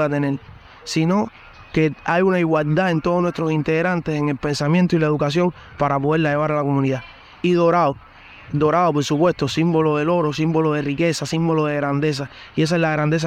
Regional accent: Cuba; Nosotros, como cubanos al fin, también tenemos muchas necesidades

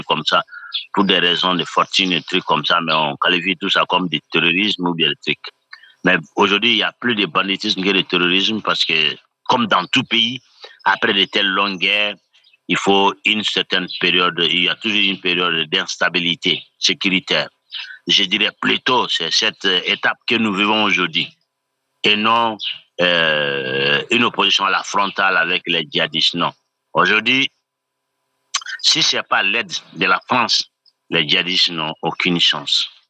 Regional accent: Mali; ce n'est pas parce que je suis malien

